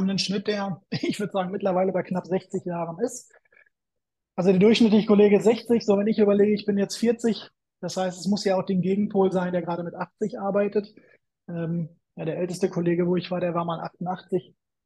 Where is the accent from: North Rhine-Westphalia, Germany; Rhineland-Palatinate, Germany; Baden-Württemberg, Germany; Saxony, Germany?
North Rhine-Westphalia, Germany; der sagte, Mensch, wo kommst du denn her? Sage ich, aus dem Sauerland.